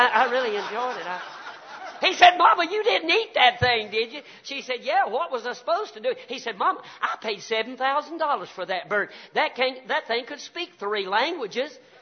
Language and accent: English; the South, United States; I'm happy to be here because, number one, I'm a Southerner. I'm a Southerner by birth, and I'm a Southerner by doctrine.